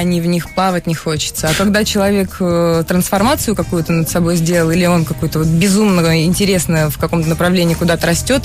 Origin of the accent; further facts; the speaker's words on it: Tyumen, Tyumen Oblast, Russia; born there; Я сама родилась в Тюмени, у нас там нет трамваев.